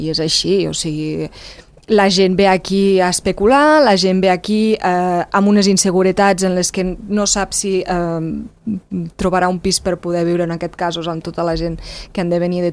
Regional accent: Andorra; que guais que som els andorrans

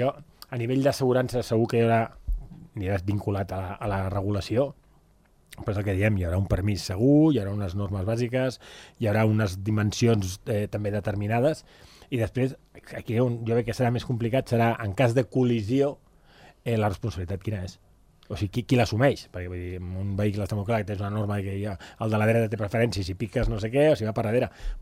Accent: Barcelona, Catalonia, Spain; jo també m'ho veig perquè jo vinc de Barcelona i Barcelona, home, caminar 2 o 3 carrers era el mínim, no?

